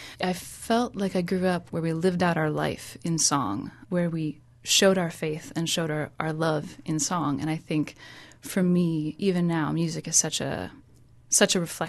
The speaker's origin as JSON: {"language": "English", "region": "South Dakota", "country": "United States", "tie": "born or raised there", "also_born_or_lived": "Chicago / New York City", "said": "So I grew up in South Dakota in a very agrarian-based community. And over the years, I lived in Chicago for 7 years and then New York City."}